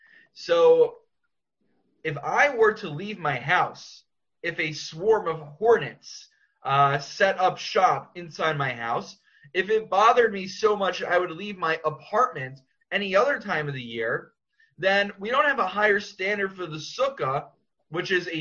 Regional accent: Far Rockaway, New York, United States; However, I grew up in Far Rockaway in Queens, which was in Bayswater

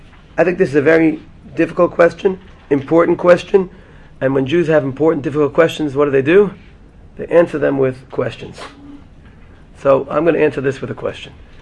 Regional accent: Brooklyn, New York, United States; I remember growing up in Brooklyn, going to Torah Semes and hearing them talk about Getchkas

